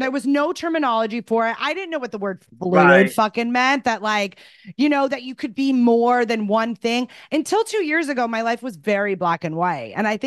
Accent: San Diego, California, United States; Everyone was, my girlfriends that growing up in San Diego, they were like, so these are they guys you hang out with?

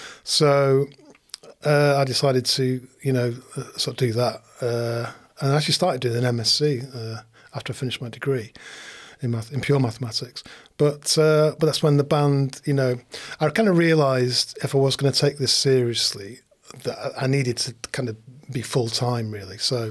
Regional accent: Manchester, North West England, United Kingdom; also born or lived in Leeds; I was actually born in Leeds, in Bramley, and my parents moved to Manchester when I was three. So I grew up in Manchester. Because my dad's from Leeds, my mum's from Manchester.

